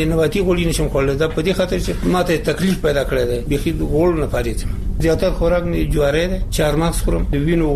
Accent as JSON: {"language": "Pashto", "region": "Nuristan", "country": "Afghanistan", "said": "مونږ د نورستان یو چې دلته فردن بعضې شیان په مونږ ډېر بد لګېږي"}